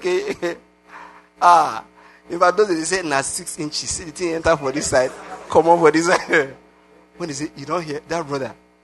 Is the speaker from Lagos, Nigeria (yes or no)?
yes; Lagos, Nigeria; I came from Lagos.